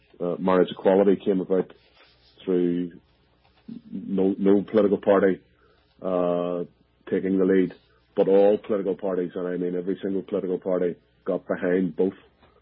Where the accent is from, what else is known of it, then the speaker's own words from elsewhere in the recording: Belfast, Northern Ireland, United Kingdom; And we're not a northern entity, albeit I'm personally from Belfast.